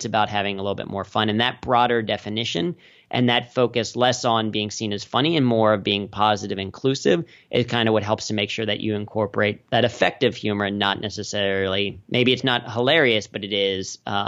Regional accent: Cincinnati, Ohio, United States; So I grew up in Cincinnati, the global headquarters of P&G.

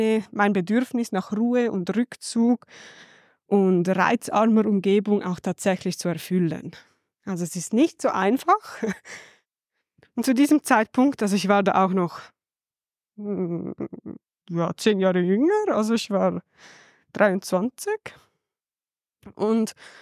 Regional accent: Zurich, Switzerland; ich habe in Zürich gelebt und ich bin in Zürich aufgewachsen und es ist eine coole Stadt, also ich liebe Zürich.

